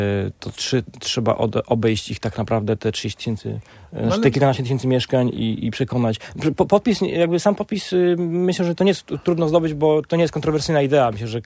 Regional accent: Gdańsk, Pomeranian Voivodeship, Poland; ja się urodziłem właściwie na Przymorzu Wielkim, nie mieszkałem tam za długo, ale tam się rzeczywiście urodziłem.

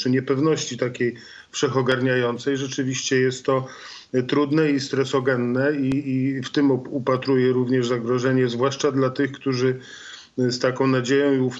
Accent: Pomeranian Voivodeship, Poland; zwłaszcza u nas na Kaszubach, to doskonale o tym wiemy

